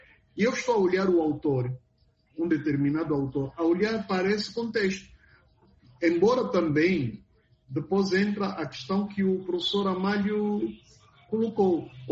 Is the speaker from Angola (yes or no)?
yes; Angola; first language Kimbundu; Portuguese is a second language